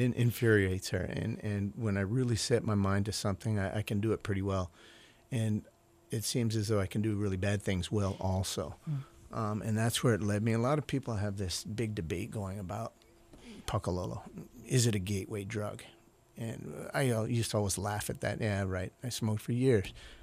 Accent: East Coast, United States; And growing up on the East Coast, I mean, I had both lives.

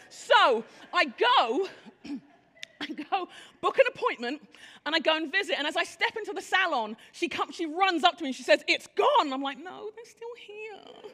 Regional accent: London, United Kingdom; And I grew up in London, but this is in Sheffield

